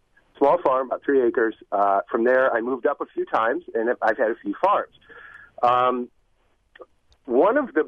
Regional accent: Milwaukee, Wisconsin, United States; moved away as an adult; also born or lived in Manhattan / Boulder; I'm 39 years old. I grew up in Wisconsin, grew up in Milwaukee, and kind of left when I was about 18, went around the world.

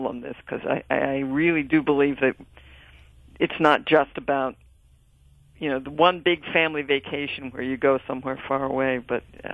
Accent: Indianapolis, Indiana, United States; And I'm a Midwesterner. I grew up in Indianapolis

